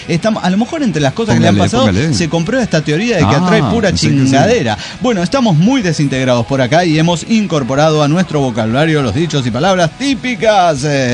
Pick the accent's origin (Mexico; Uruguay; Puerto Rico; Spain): Mexico; Puebla; de Puebla, México.